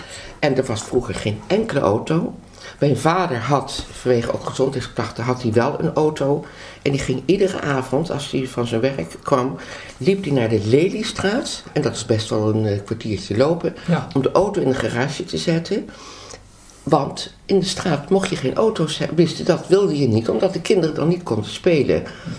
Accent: Leiden, South Holland, Netherlands; Ik ben geboren in Leiden op 2 november 1935.

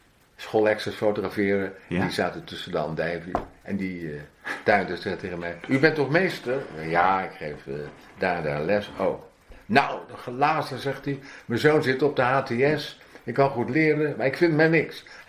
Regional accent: Amsterdam, North Holland, Netherlands; En Amsterdam, ik kwam uit Amsterdam

